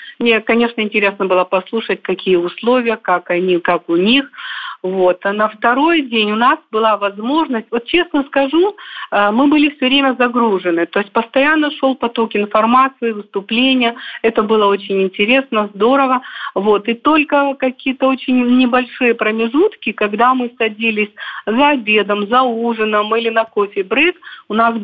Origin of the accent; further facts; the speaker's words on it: Abkhazia, Georgia; Я с такой гордостью говорила, что мы из Абхазии, мы абхазки.